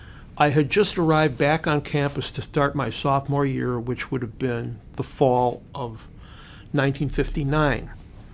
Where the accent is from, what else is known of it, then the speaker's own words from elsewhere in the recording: Kenosha, Wisconsin, United States; When I was growing up in Kenosha, Wisconsin, I don't think I ever heard a person play a guitar, a banjo, or any other folk instrument.